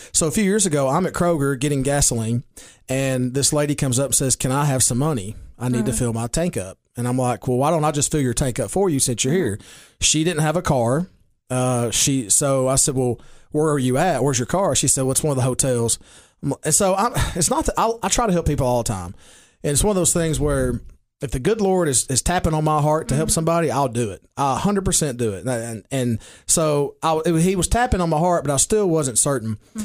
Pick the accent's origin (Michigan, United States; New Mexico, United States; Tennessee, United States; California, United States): Tennessee, United States; Baxter; I said, "Well, we're actually near Cookeville." Most of the time, I'll just say Baxter because I'm so proud of Baxter. We don't get enough recognition. But I said, "We're near Cookeville in a small town called Baxter."